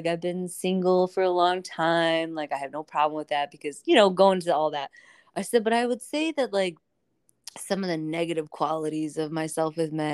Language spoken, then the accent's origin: English; Midwest, United States; now in New York, United States; I said, oh, that's why we're sitting here talking, because we're both from the Midwest.